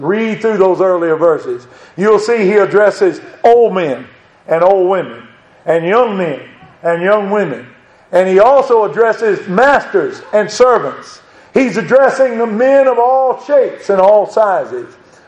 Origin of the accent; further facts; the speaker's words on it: Madison, United States; I grew up in Madison.